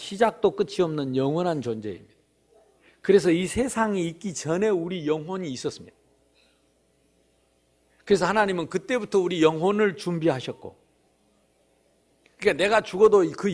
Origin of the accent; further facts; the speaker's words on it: South Korea; born there; 육신이 지금 태어났을 뿐, 이 시대에 태어났을 뿐이고, 하필이면 한국에서 태어났을 뿐이고